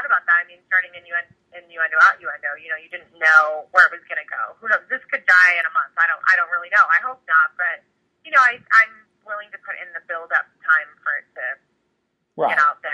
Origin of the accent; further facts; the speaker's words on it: Fullerton, California, United States; I'm from Fullerton originally, yes.